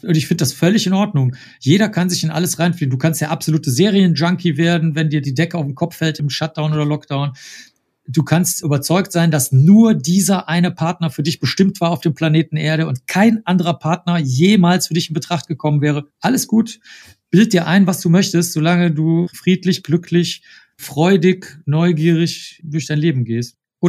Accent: Cologne, North Rhine-Westphalia, Germany; Ich bin in Köln aufgewachsen. Das ist also nicht weit von hier.

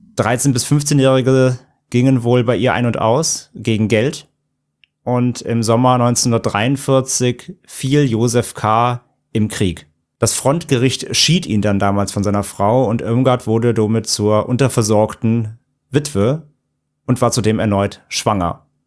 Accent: Bad Neuenahr, Rhineland-Palatinate, Germany; das Verbrechen, ist in meiner Heimatstadt passiert, Bad Neuenahr in Rheinland-Pfalz

